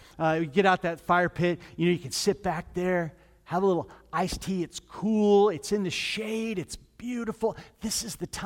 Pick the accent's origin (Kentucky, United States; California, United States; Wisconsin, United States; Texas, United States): California, United States; I grew up down in Orange County. I grew up down in Angel territory.